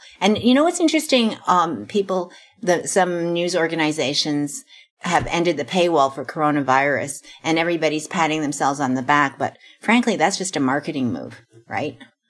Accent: Montreal, Quebec, Canada; born there; I try to get away with saying, well, I was born in Montreal

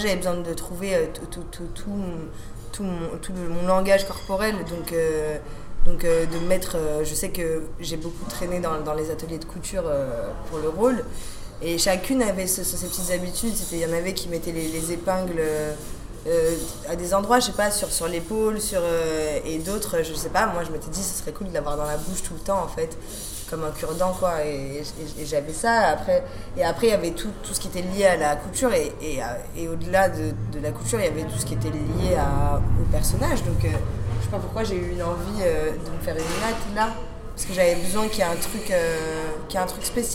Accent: Morocco; born there; moi aussi, je suis passionnée par la mode et je suis née au Maroc.

